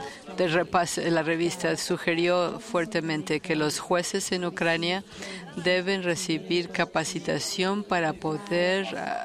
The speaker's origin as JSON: {"language": "Spanish", "country": "Hungary", "said": "Soy de Hungría."}